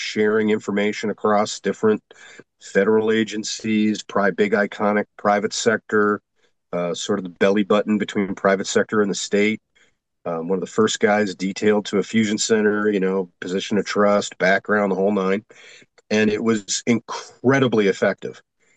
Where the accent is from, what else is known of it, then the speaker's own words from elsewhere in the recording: Boston, Massachusetts, United States; also born or lived in New York; what I didn't know at the time is that the terrorists had used my hometown of Boston as a launching pad for their attack.